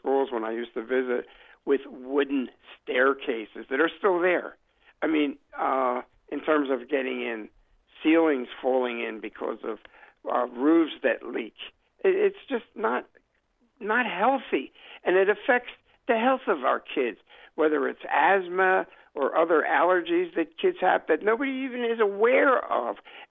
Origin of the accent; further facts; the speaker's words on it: Philadelphia, Pennsylvania, United States; And, you know, and my hometown is Philadelphia.